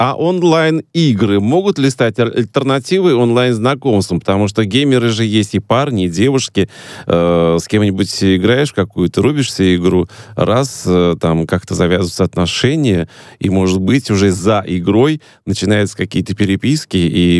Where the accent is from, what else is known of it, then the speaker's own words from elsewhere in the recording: Tolyatti, Samara Oblast, Russia; Если говорить про Тольятти, откуда я родом, да